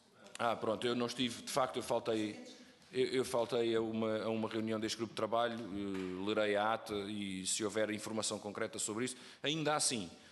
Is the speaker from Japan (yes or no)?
no; Brazil; born there; Eu sou brasileiro, e, portanto, nasci no Brasil, grande parte da minha vida está ligada ao Brasil, vou regularmente ao Brasil